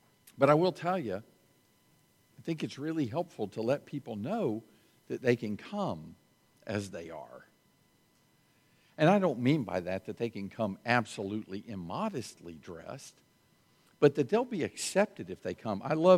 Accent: Florida, United States; I grew up in Florida, and we used to have in Florida, when I first started driving, the most annoying automobile inspection stations any state ever created.

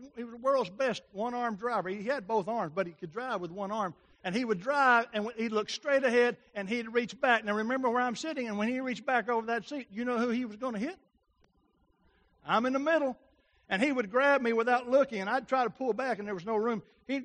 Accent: Ball Knob, United States; Because remember, I was from Ball Knob. I didn't get to see much.

